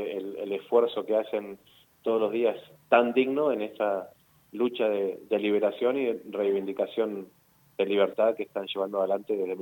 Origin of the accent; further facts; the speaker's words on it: Argentina; me tocó vivir como argentino